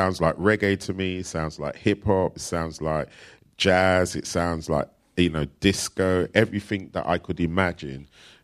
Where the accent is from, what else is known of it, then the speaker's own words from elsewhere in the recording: United Kingdom; accent: English; So I'm losing my English accent